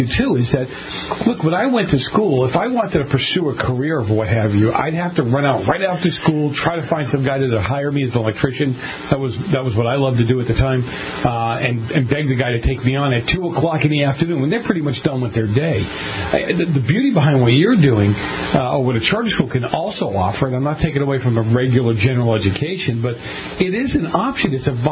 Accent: Boston, Massachusetts, United States; I grew up in Boston, and we had for my North End friends, we had a North Bend Industrial School building

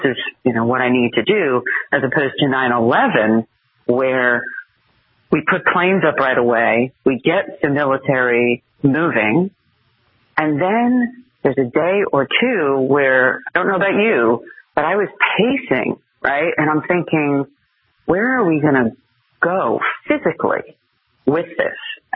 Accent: New Jersey, United States; I grew up in North Jersey.

